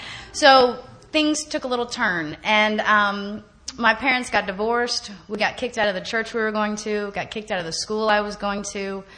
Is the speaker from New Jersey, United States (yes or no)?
no; Texas, United States; But I'm from Texas, and I come from a normal dysfunctional home, whatever you want to call it.